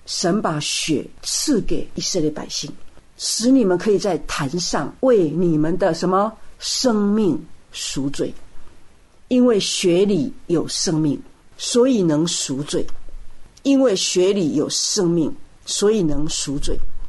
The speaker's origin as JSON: {"language": "Chinese", "country": "Taiwan", "tie": "born or raised there", "said": "我们在台湾长大的，我不知道日本人大概不吃，就是说在台湾长大的人"}